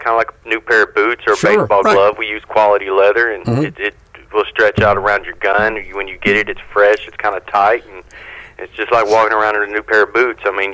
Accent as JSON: {"language": "English", "town": "Abilene", "region": "Texas", "country": "United States", "said": "We're from West Texas out here in Abilene."}